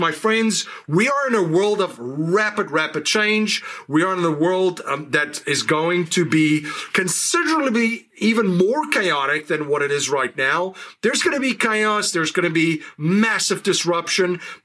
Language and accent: English; South Africa; Growing up in South Africa during a very interesting time in the country's history, I was red-pilled as a young man.